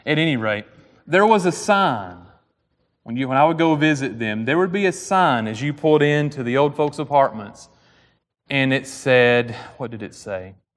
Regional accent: Piedmont, United States; And I'm from Piedmont, so I'm like, nobody keeps their teeth.

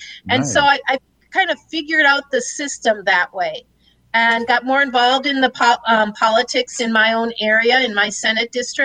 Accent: Minnesota, United States; And so I grew up here in Minnesota as an adult.

